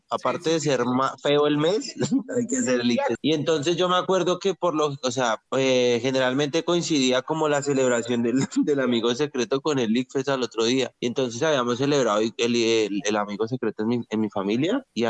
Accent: Colombia; Ay, si somos colombianos

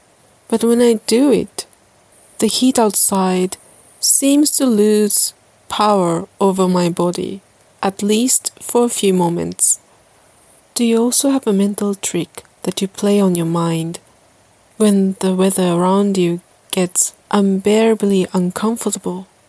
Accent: Japan; English is a second language; As I speak to you now from my hometown in Japan, it is incredibly hot and humid.

